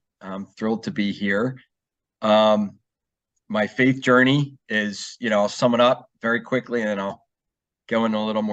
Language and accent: English; Drexel Hill, Pennsylvania, United States; I grew up in Drexel Hill, Pennsylvania, which is a suburb outside of Philadelphia.